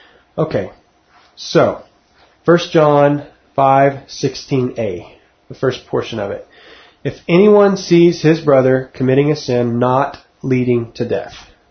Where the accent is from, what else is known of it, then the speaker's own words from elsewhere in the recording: Texas, United States; accent: Texas; that's when my Texas accent actually comes out.